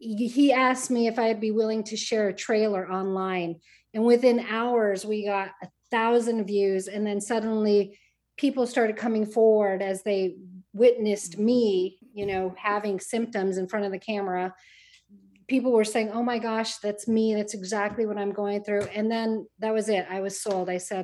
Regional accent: Colorado, United States; now in Arizona, United States; And then I'm from Colorado and we're here in Arizona now.

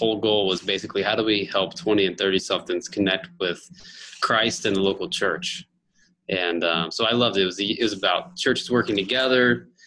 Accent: Indianapolis, Indiana, United States; also born or lived in Evansville; And I grew up in Indianapolis, on the north side of Indianapolis. And I finished high school here in Evansville.

